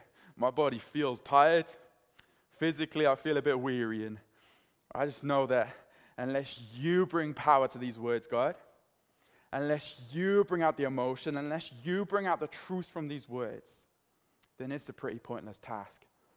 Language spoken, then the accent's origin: English; Cardiff, Wales, United Kingdom; Now growing up in Fairwater, like, I understood this. I understood the power of word spreading easily.